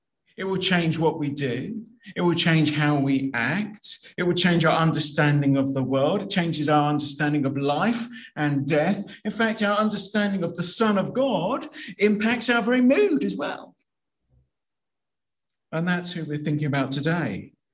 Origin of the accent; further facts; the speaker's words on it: United Kingdom; Well, as British people, we love to talk about the weather, don't we? It's our national pastime.